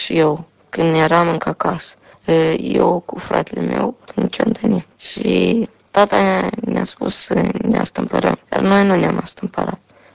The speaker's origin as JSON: {"language": "Romanian", "region": "Chișinău", "country": "Moldova", "tie": "born or raised there", "also_born_or_lived": "Crăsnășeni", "said": "M-am născut în Chișinău, am trăit 8 ani."}